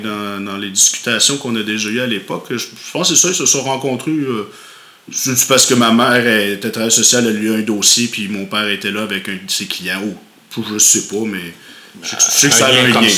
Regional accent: Montreal, Quebec, Canada; born there; je suis né à Sainte-Justine, à Montréal. À l'époque, mes parents habitaient dans le coin de c'était un petit village dans les montagnes

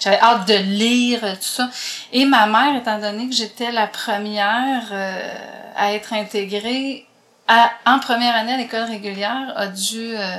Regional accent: Quebec City, Quebec, Canada; born there; Oui, mais je suis née à Québec.

